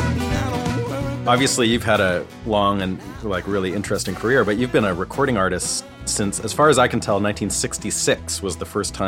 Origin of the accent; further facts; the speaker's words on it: Vancouver, British Columbia, Canada; moved away as an adult; now in Nashville, United States; I live in Nashville now. I'm from Vancouver, Canada, and but I moved here about 7 or 8 years ago.